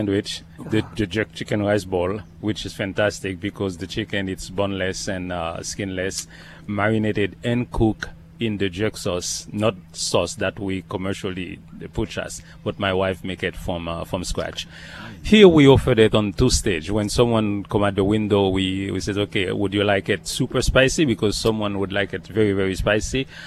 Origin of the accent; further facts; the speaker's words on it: Haiti; moved away; I'm from originally from Haiti. I try to lose it at a certain time. But after 44 years here, I said, well, you know what, it's not going to go away.